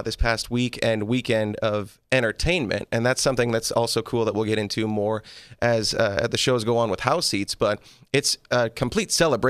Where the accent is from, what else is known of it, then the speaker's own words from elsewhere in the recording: Ohio, United States; also born or lived in New York City; I'm from Ohio, from a little town in Ohio between Columbus and Cleveland.